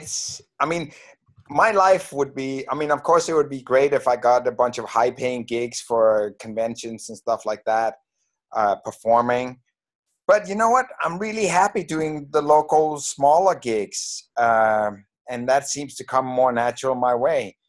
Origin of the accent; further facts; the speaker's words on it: Denmark; because I'm from Denmark and that's all you wear when you're a kid over there.